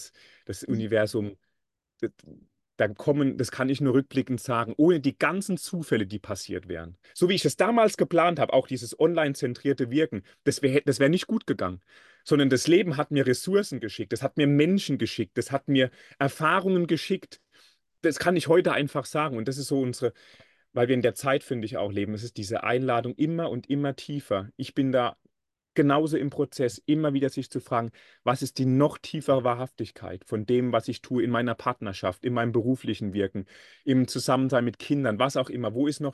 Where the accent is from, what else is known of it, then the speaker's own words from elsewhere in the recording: Hesse, Germany; in meinen Lebensort, wo ich als Hesse 30 Jahre gelebt habe